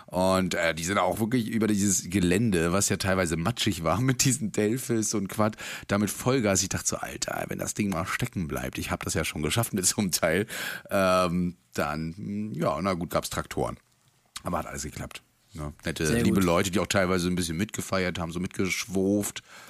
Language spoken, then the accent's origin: German; Rostock, Mecklenburg-Vorpommern, Germany; ich komme aus Rostock